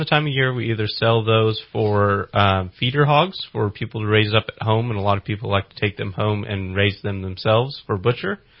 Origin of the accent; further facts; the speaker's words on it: Arcata, California, United States; So I was raised and born in Humboldt County, California, in Arcata. That's where I went to high school.